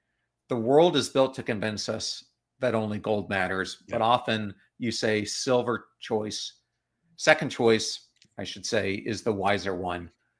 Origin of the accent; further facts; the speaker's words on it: Pennsylvania, United States; I'm a huge Philadelphia Eagles fan because I grew up in Pennsylvania.